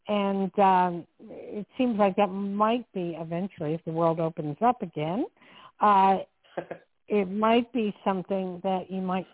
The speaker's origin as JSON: {"language": "English", "region": "New Jersey", "country": "United States", "tie": "born or raised there", "also_born_or_lived": "New York", "said": "I'm from Jersey and grew up in the Jersey, New York area, so very familiar."}